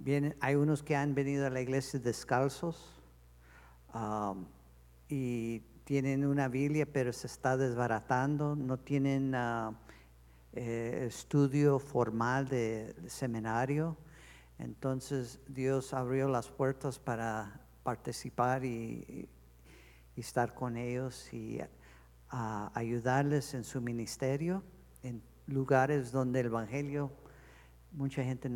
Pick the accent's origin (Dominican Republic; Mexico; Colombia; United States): United States; Michigan; born there; Nací en Michigan, el estado allá en el norte del frío. No me gusta el frío. Y tengo como 15 años vivir en el valle.